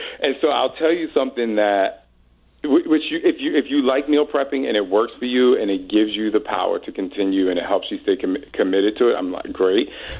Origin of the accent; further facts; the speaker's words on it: New Jersey, United States; now in Arizona, United States; I grew up in Jersey, so it's foreign to me.